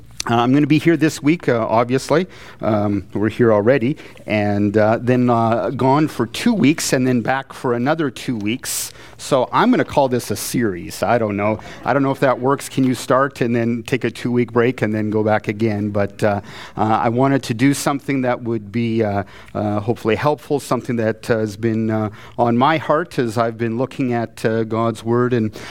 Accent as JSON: {"language": "English", "country": "Canada", "said": "So as a Canadian, I didn't know and I didn't get a memo or anything."}